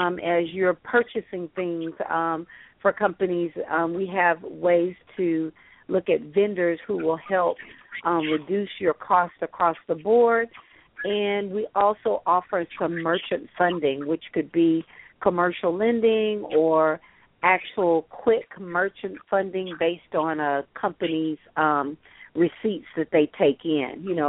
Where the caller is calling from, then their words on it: Fort Worth, Texas, United States; I'm calling from Fort Party Worth.